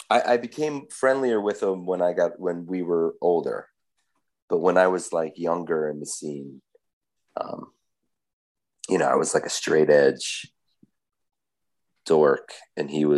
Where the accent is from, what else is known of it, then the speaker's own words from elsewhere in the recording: Edison, New Jersey, United States; growing up in Jersey, like I grew up in Edison, which is centralish north Jersey